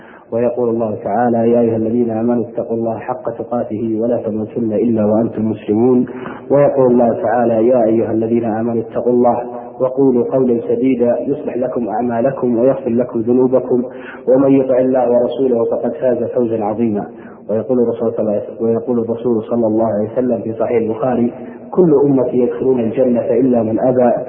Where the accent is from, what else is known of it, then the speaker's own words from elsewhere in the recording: Al-Qassim, Saudi Arabia; انا شفت بغبغان عندنا في القصيم